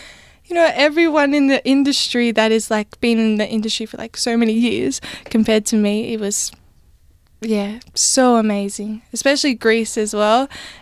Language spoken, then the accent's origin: English; Australia; I'm from Australia, you know?